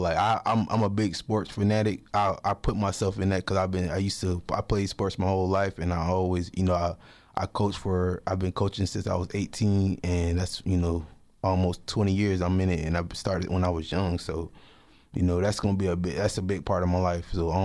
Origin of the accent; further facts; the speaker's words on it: Florida, United States; and I'm from Florida, so I know how important it is to keep that important